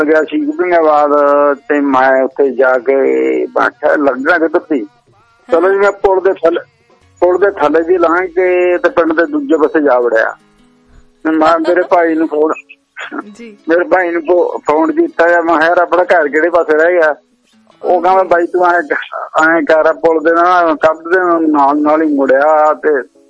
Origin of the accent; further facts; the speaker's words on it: Sadoha, Punjab, India; ਪਿਛਲਾ ਮੇਰਾ ਪਿੰਡ ਹੈਗਾ ਸਦੋਹਾ, ਪਿਛਲਾ ਪਿੰਡ ਮੇਰਾ ਕਣਕ ਵਾਲ ਹੈ।